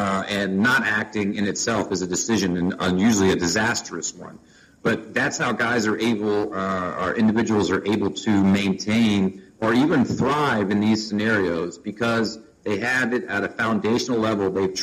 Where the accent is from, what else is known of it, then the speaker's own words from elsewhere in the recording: Texas, United States; I grew up in Texas, in the United States, and, you know, football is kind of a way of life.